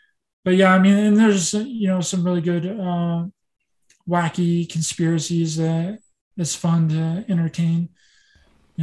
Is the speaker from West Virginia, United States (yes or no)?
yes; Point Pleasant, West Virginia, United States; I thought of a really good one on my own the other day because I'm from Point Pleasant, West Virginia, where the Mothman was sighted back in, I think it was late 50s or early 60s.